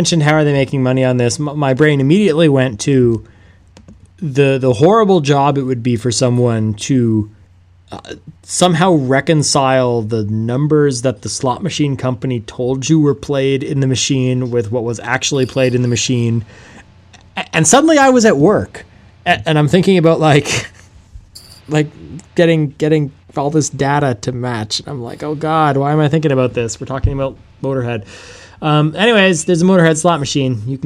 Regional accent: Ontario, Canada

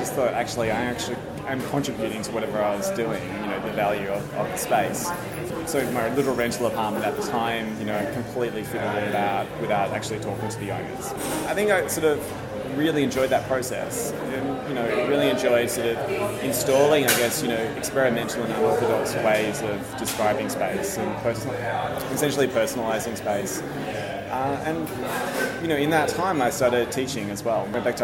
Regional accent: Melbourne, Victoria, Australia; the background is I am from Melbourne. I grew up in Melbourne.

